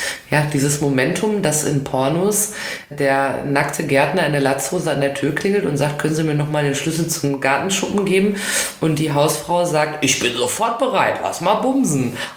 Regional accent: North Rhine-Westphalia, Germany; Oder, wie man in meiner Heimat im Ruhrgebiet gerne sagt, die einzigste Rubrik.

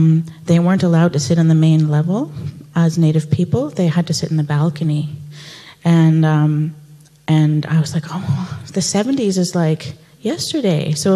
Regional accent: Bella Bella, British Columbia, Canada; just because I'm from Bella Bella doesn't give me carte blanche to do whatever I want with cameras there.

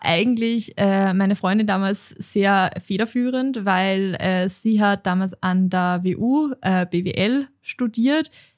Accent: Upper Austria, Austria; now in Vienna, Austria; Ich bin keine gebürtige Wienerin, sondern komme aus Oberösterreich

